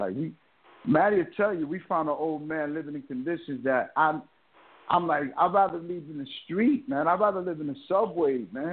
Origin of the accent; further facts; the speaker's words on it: New York, United States; moved away as an adult; now in Puerto Rico; Now, you walk around, because I'm from New York, and a light pole would have went down in New York, they'll fix it pretty quick.